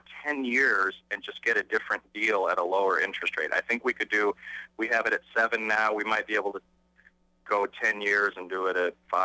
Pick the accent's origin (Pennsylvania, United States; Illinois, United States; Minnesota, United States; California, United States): Illinois, United States; Champaign; I'm from Champaign. I went to public schools here.